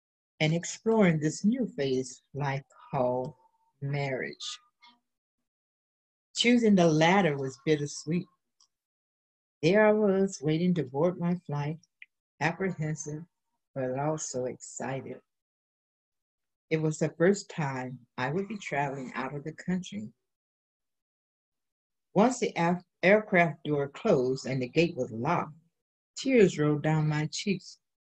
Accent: Nigeria; I was born and raised in Nigeria in an average middle-class family.

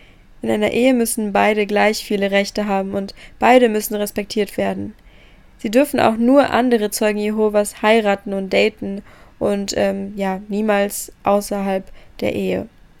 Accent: Hesse, Germany; in Europa im Taunus, also eigentlich sehr nah, wo ich wohne bzw. wo ich herkomme.

